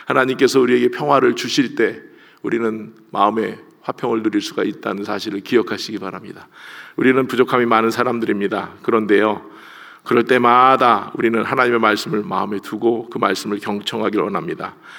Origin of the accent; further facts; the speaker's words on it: Anseong, Gyeonggi Province, South Korea; 저는 시골 학교에서 안성에서 자라서